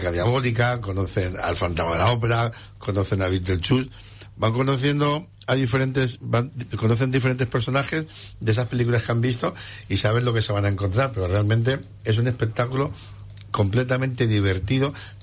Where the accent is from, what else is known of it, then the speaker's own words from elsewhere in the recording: Elche, Valencian Community, Spain; Somos paisanos. Yo soy de Elche, pero bueno, hay una pequeña rivalidad que hoy la dejamos